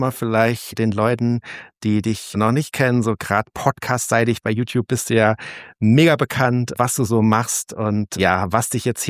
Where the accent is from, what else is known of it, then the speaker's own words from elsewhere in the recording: Saarland, Germany; Ich bin für euch in Elversberg bei dem lieben Patrick alias Sound Grooves im Saarland in meiner alten Heimat